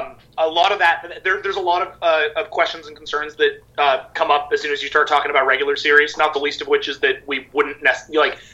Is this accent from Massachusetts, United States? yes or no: yes; Boston, Massachusetts, United States; Yeah, I'm from Boston. We have a pretty unsubtle Tom Brady cameo.